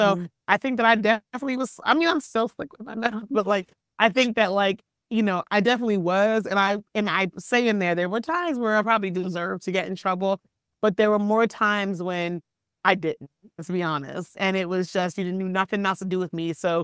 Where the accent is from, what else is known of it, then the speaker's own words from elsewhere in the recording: Philadelphia, Pennsylvania, United States; also born or lived in Hershey, Pennsylvania; So I hail from Philadelphia. So I am Philly girl through and through, raised in Philly, between Philly and Hershey, Pennsylvania.